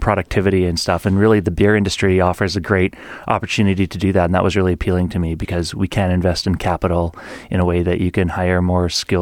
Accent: Winnipeg, Manitoba, Canada; also born or lived in Ottawa; I grew up in Winnipeg, but before I moved back almost 3 years ago, I worked for 10 years as an economist with the federal government in Ottawa

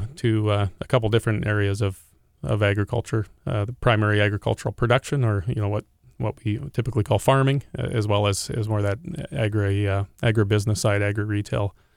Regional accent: Winnipeg, Manitoba, Canada; I grew up in Winnipeg, but always had roots in rural Manitoba and agriculture.

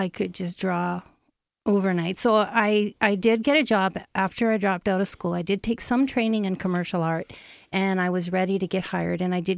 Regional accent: Winnipeg, Manitoba, Canada; born there; Well, I was born in Winnipeg, Manitoba.

